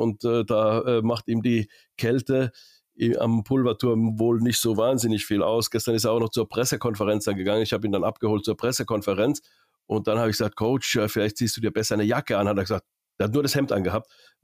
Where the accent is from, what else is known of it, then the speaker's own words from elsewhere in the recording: Finland; Natürlich, Finnland ist immer groß bei mir, meine Heimat.